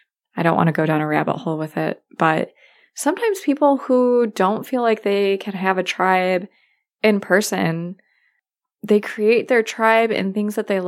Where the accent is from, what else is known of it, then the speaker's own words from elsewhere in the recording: Midwest, United States; They knew that I was from the Midwest